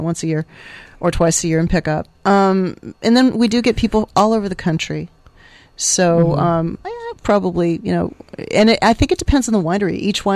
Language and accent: English; California, United States; I am from Southern California. You said the. I did. I'm like totally from the San Fernando Valley, you know? And I've been here for like 35 years.